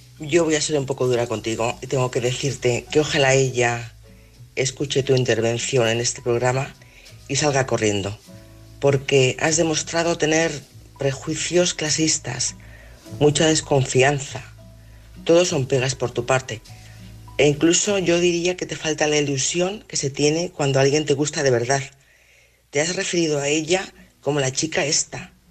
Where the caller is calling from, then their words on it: Madrid, Community of Madrid, Spain; de Madrid